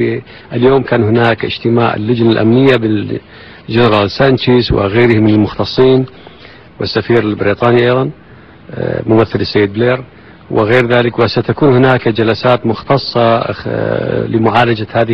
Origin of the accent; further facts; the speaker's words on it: Iraq; لكن نحن أبناء العراق وأهل مكة أدرى بشعابها